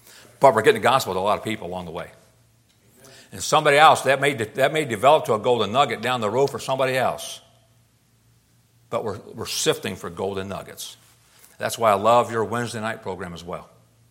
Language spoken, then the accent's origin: English; Tampa, Florida, United States; I grew up in Tampa, Florida. The first bus ministry I ever saw was in Tampa, Florida, Good Shepherd Baptist Church. My cousins rode a bus to that church.